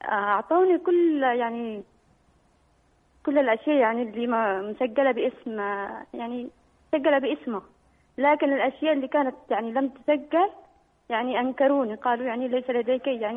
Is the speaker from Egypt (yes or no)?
no; Yemen; also born or lived in United Arab Emirates / Oman; أنا يمنية الأصل.